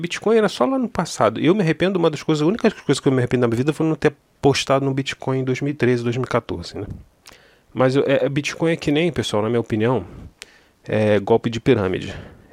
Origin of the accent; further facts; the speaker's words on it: Rio de Janeiro, Brazil; Eu sou do Rio de Janeiro, vou te explicar para você.